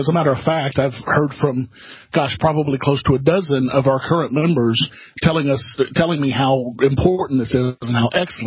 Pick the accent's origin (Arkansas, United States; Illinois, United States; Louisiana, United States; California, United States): Arkansas, United States; And I came from Arkansas. I was the chairman of the Libertarian Party of Arkansas for 2 terms.